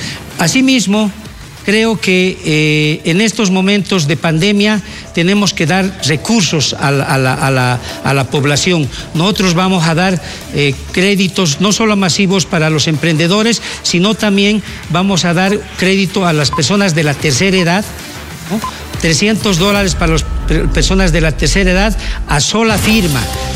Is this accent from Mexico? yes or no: no; Bolivia; Bueno, yo soy un profesional boliviano que hace 30 años estoy en el sector público y privado.